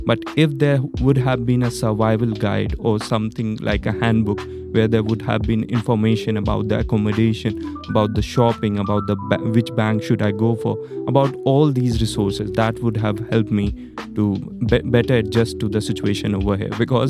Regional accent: Delhi, India; English is a second language; moved away as an adult; I came from India, I lived in Delhi, and here I'm an international student

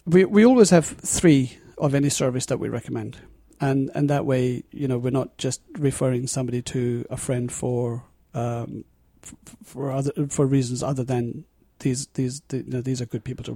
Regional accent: London, United Kingdom; And so I was curious, and I came from London.

